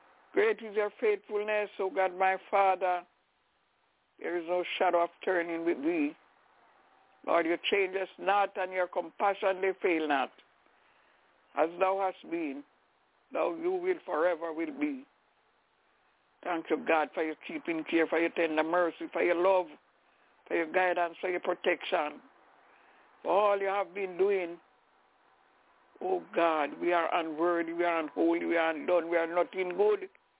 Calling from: Albany, New York, United States; I'm calling from Albany in New York.

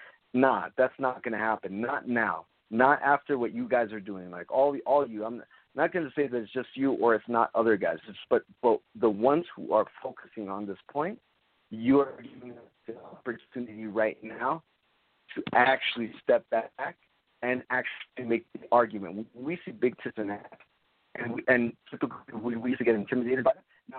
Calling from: Bogota, Bogotá, Colombia; I am calling from Columbia. Yeah.

